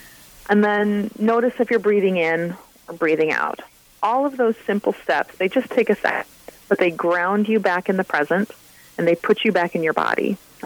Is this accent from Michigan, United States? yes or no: yes; Flint, Michigan, United States; Well, I grew up in Flint, Michigan, and Flint, Michigan today is known for the fact that our city's water has been poisoned with lead